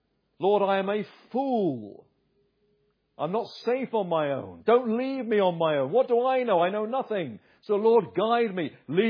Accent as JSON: {"language": "English", "town": "Uxbridge", "region": "London", "country": "United Kingdom", "tie": "born or raised there", "said": "Now, when I was a boy, growing up on Uxbridge Common in the 1960s, there was a well-known family."}